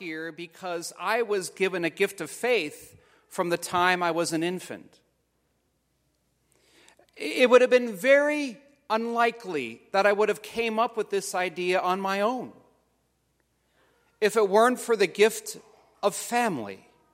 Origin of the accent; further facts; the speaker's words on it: Williston, United States; I was in Williston last week for my cousin's wedding. My hometown parish of St. Joseph's in Williston. After the wedding, we walked around, and we went to our pew, the pew I grew up in.